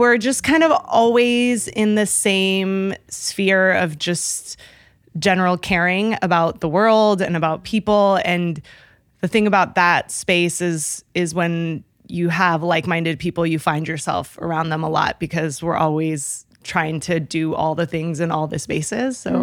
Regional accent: Tijuana, Baja California, Mexico; now in United States; So I'm originally from Tijuana

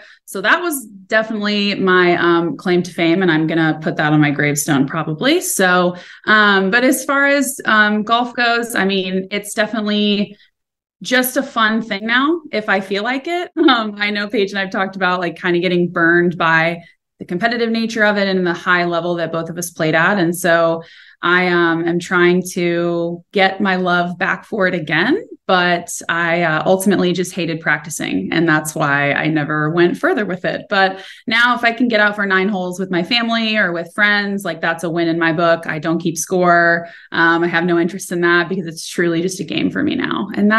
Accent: Orlando, Florida, United States; I grew up in Orlando, played junior golf, started competing when I was 6.

